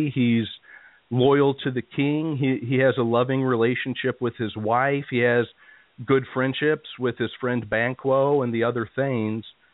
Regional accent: St. Louis, Missouri, United States; Sure. Well, I was actually born and raised in St. Louis.

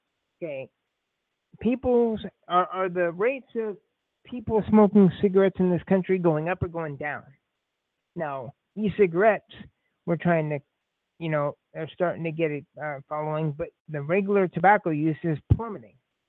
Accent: United States; I guess we're just, as an American people, frustrated.

